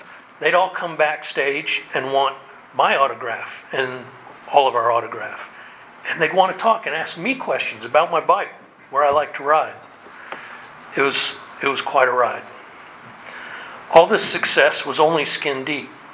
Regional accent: Coral Springs, Florida, United States; I grew up in Coral Springs, Florida, and enjoyed Fort Lauderdale and all it had to offer as my stomping grounds.

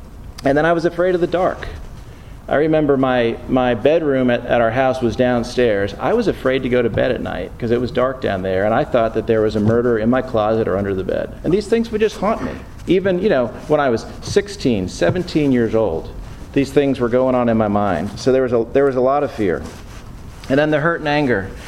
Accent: Rye, New York, United States; now in Atlanta, United States; I am living in Atlanta, and I've been there for 30 years, but I grew up in New York. I moved around a lot. I had 5 major moves by the time I was 10 years old, but I grew up in a small town outside of New York City called Rye, New York.

